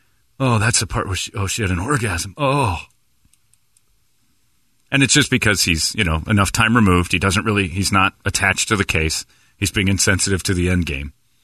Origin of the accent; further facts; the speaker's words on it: Philadelphia, Pennsylvania, United States; I'm from Philly.